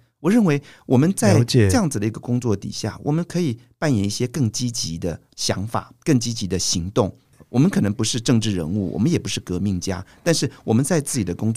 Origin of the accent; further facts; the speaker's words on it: Taiwan; 我从那个时候出国到好多国家，好多的人看到我是台湾人